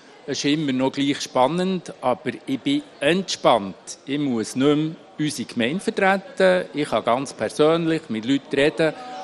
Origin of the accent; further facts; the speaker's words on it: Lyss, Bern, Switzerland; Ich bin in Lies geboren. Seeland ist meine Heimat.